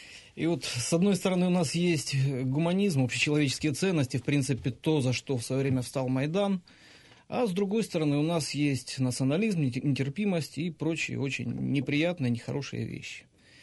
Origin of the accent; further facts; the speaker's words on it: Donbas, Ukraine; Я как уроженец Донбасса, как русскоязычный, ну в то же время гражданин Украины, мне, например, меня это задевает.